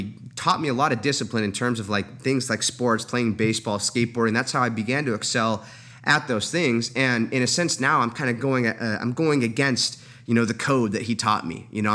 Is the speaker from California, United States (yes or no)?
yes; Huntington Beach, California, United States; Born in California, yep. I was born technically in Long Beach and grew up in Huntington Beach.